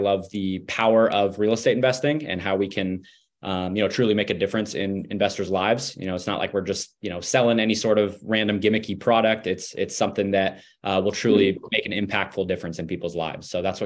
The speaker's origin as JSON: {"language": "English", "region": "California", "country": "United States", "lives_now": "San Diego, United States", "said": "I'm from the Bay Area, Northern California, made my way down to San Diego about 7-8 years ago."}